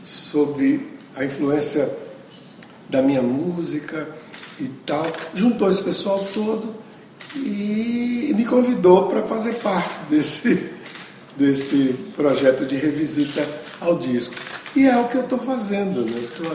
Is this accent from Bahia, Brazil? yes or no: yes; Salvador, Bahia, Brazil; eu sou da Bahia, não é? Quer dizer, de Salvador, uma cidade africana, né? Muito africana, com heranças importantíssimas da África, no plano da religião, da cultura.